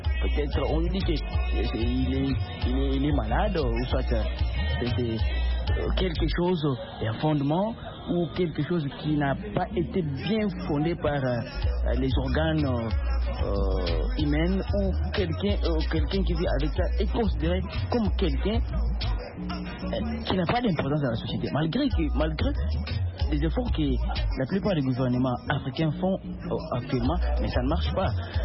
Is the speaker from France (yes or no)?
no; DR Congo; ici chez nous au Congo